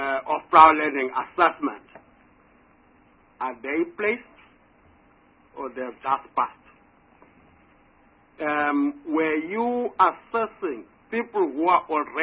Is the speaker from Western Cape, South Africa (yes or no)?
no; Gauteng, South Africa; I'm talking that because I'm coming from Gauteng, so I know.